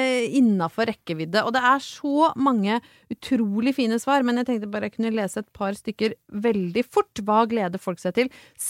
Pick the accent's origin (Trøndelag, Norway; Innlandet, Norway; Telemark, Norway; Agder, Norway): Innlandet, Norway; Brøttum; når jeg vokste opp på Brøttum